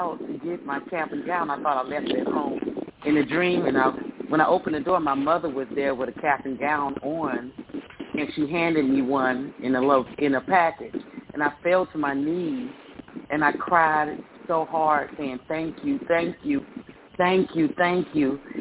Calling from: Texas, United States; I'm calling from Texas.

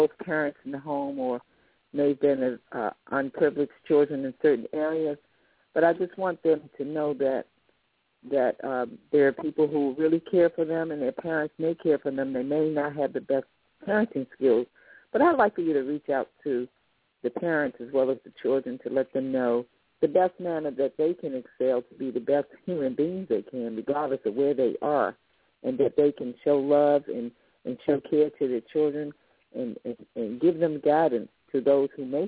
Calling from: Virginia, United States; I'm calling from Virginia.

